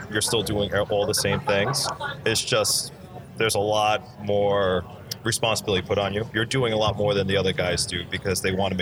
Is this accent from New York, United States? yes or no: yes; Long Island, New York, United States; as a kid, I grew up on Long Island, New York, mm-hmm. and they'd bring the fire truck to the school like once a year.